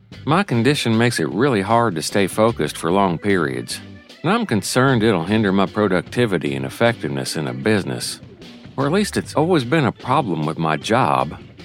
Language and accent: English; Huntsville, Alabama, United States; from Huntsville, Alabama.